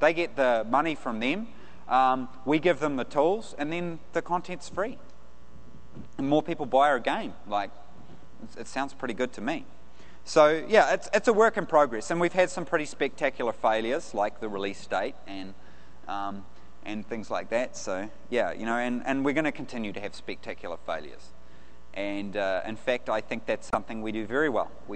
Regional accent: New Zealand; I'm from New Zealand. Give me a break.

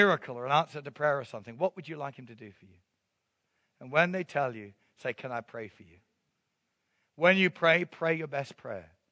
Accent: South East England, United Kingdom; I come from Surrey. I come from the south of England where we speak the Queen's English.

